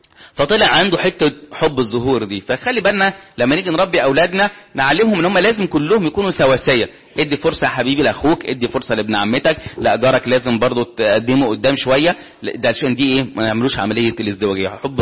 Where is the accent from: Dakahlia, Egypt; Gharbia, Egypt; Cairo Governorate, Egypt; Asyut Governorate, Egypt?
Cairo Governorate, Egypt; Shubra; اقول طب انا من شبرا انت منين من شبرا